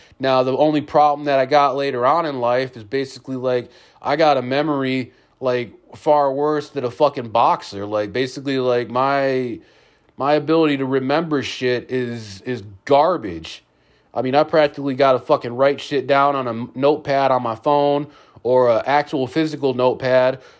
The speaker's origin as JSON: {"language": "English", "town": "Rochester", "region": "New York", "country": "United States", "tie": "born there", "said": "not like the hospital that I was born at in Rochester, New York"}